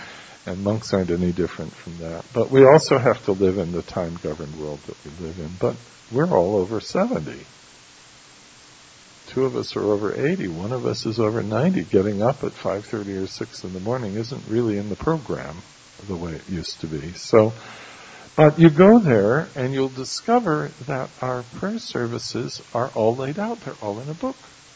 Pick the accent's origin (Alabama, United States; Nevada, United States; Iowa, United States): Nevada, United States; Las Vegas; We grew up in Las Vegas